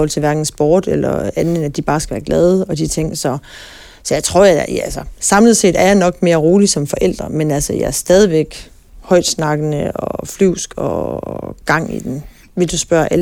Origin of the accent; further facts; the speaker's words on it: Viborg, Central Denmark Region, Denmark; jeg er vokset op i Viborg, vidende, at det har været lidt en snopby, og den gamle konservative